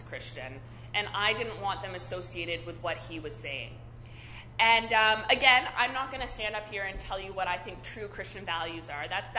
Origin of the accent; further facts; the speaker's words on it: Halifax, Nova Scotia, Canada; So I was raised in the Unitarian Universalist Church in Halifax.